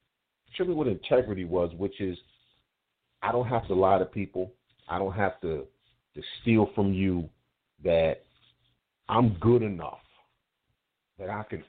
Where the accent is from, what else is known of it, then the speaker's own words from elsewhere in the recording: Brooklyn, New York, United States; I'm from Brooklyn, New York.